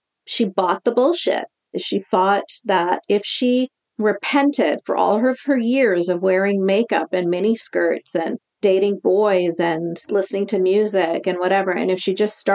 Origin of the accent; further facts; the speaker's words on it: Canada; which is so crazy because I'm born and raised in Canada. You hear my voice. It doesn't sound like I have an accent.